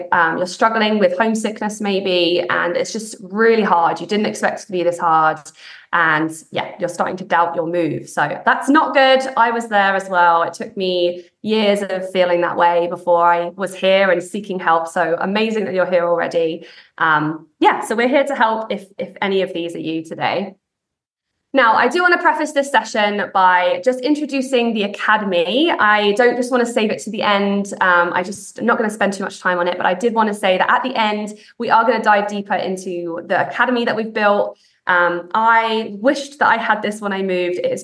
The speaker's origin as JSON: {"language": "English", "country": "United Kingdom", "moved": "as an adult", "lives_now": "Canada", "said": "I'm a Brit that lives in Canada. I've lived in Canada in Ontario for 7 years now. Can't believe it. I moved here in 2017."}